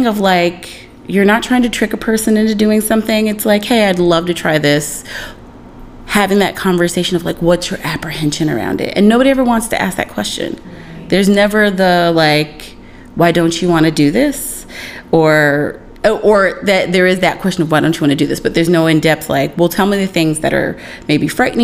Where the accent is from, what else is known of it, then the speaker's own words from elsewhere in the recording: South Carolina, United States; Oh, I grew up in South Carolina.